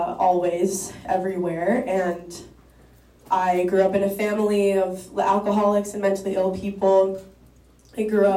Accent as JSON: {"language": "English", "town": "Brookline", "region": "Massachusetts", "country": "United States", "tie": "born or raised there", "said": "And I grew up in Brookline, and so I have a lot of resentment toward coming to meetings in the area"}